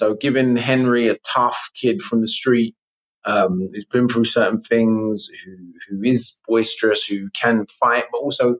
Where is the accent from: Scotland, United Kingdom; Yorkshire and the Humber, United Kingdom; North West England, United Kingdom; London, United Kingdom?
London, United Kingdom; growing up in London.